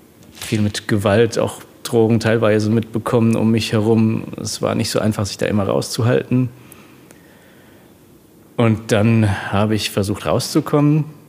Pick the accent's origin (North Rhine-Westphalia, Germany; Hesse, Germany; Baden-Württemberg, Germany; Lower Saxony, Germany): Hesse, Germany; Frankfurt; Also ich bin tatsächlich am Stadtrand groß geworden, da wo es Richtung Bad Homburg geht, schon langsam den Taunus rauf. Und da ging es sehr dörflich zu.